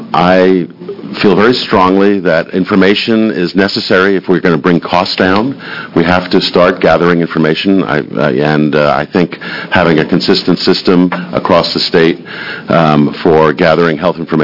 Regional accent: Portland, Oregon, United States; I'm from Portland, Oregon

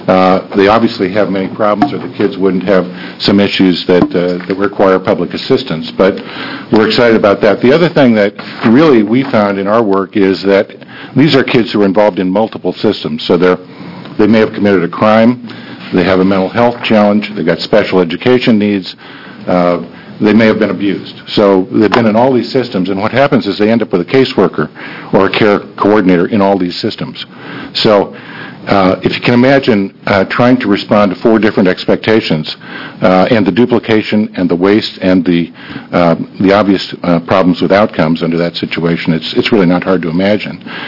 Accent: Eugene, Oregon, United States; And having worked in the field and being born and raised in Eugene, actually, and worked in this for about 38 years

